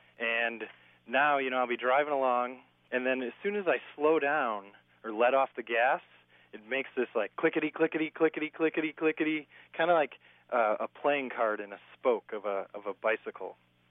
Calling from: Olympia, Washington, United States; I'm from Olympia, Washington.

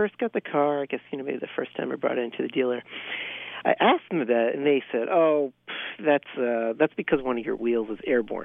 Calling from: Needham, Massachusetts, United States; I'm calling from Needham, Mass.

